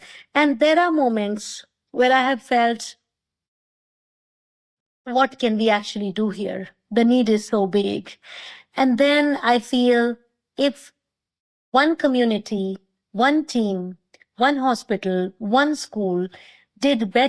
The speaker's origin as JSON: {"language": "English", "country": "India", "tie": "born or raised there", "said": "And I grew up in India."}